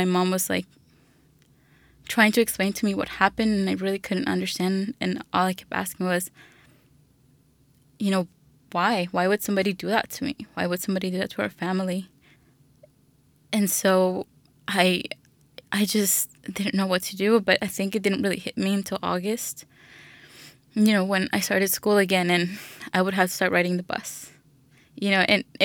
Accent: Coahuila, Mexico; now in Austin, United States; I'm originally from Coahuila, Mexico, and I've been in Austin ever since 2006. So in 2006, my mother, brother, sister, and I, we migrated to the United States.

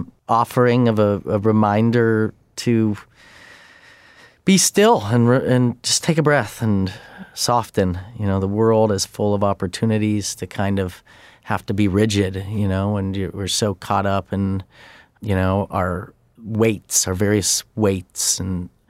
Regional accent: Denver, Colorado, United States; also born or lived in Dallas / Louisville / St. Louis / Los Angeles; now in Bay Area, United States; Well, Denver, Dallas, Louisville, St. Louis, L.A.

